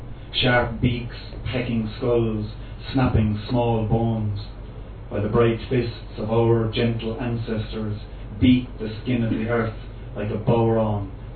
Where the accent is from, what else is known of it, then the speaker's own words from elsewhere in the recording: Ireland; now in Australia; one of the peculiar things about being Irish in Australia